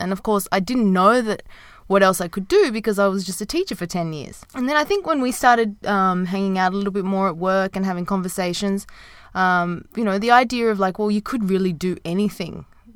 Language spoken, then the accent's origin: English; Sydney, New South Wales, Australia; moved away as an adult; also born or lived in Japan / Dubai; I started teaching in my hometown in Sydney, and then eventually I moved to Japan, and then later on to Dubai, where we met.